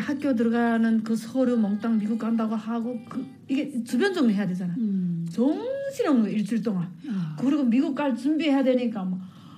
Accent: North Korea; moved away; also born or lived in China; 저는 북한에서 뭐 했고 어떻게 북한 탈북했고 그다음에 중국에서 어떻게 살았고

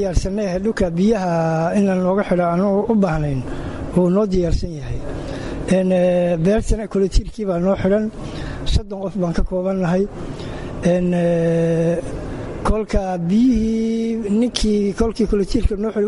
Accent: Bondhere, Banaadir, Somalia; waxaan ka imid degmada boondaran ka imid

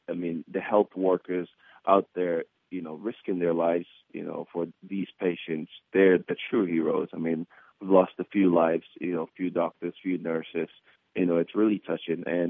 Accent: Kenema, Eastern Province, Sierra Leone; born there; And I was born in Kenema, Sierra Leone.

